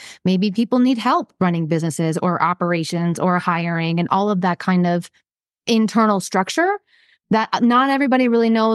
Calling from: Denver, Colorado, United States; I'm outside of Denver in Colorado.

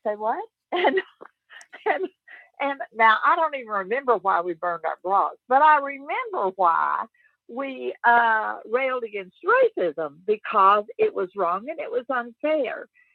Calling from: Arkansas, United States; I'm calling from Arkansas.

